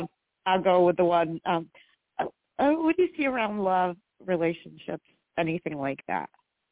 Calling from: New York, United States; I am from New York State

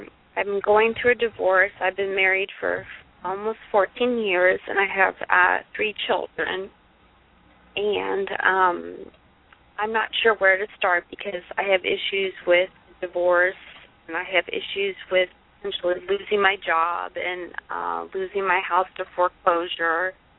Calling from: Columbus, Ohio, United States; I'm calling from Columbus, Ohio.

